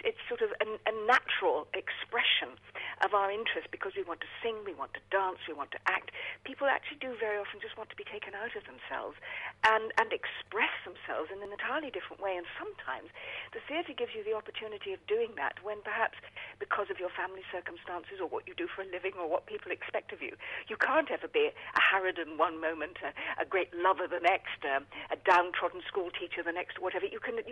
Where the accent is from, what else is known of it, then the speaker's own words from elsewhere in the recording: South West England, United Kingdom; Because, I mean, I was brought up in the West Country, where we didn't have a professional theatre for many, many years